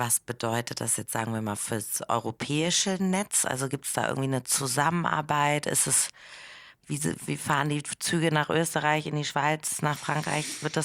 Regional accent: Hamburg, Germany; Ich komme aber aus Hamburg.

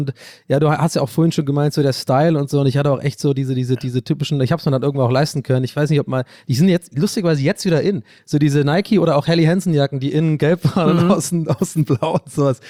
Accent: Ireland; born there; first language English; German is a second language; Und ich bin ja sogar englischsprachig aufgewachsen, bin ja ein gebürtiger Ire und ich verstehe ja auch Englisch.

